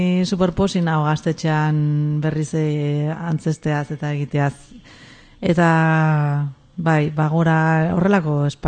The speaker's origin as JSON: {"language": "Basque", "town": "Eibar", "region": "Basque Country", "country": "Spain", "said": "adinez Eibartik nator, ez?"}